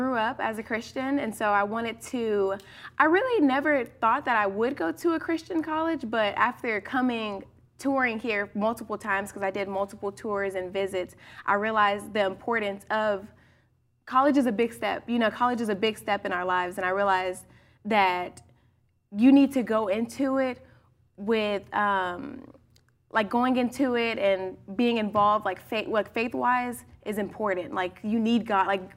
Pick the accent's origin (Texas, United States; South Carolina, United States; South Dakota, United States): Texas, United States; Houston; I am from Houston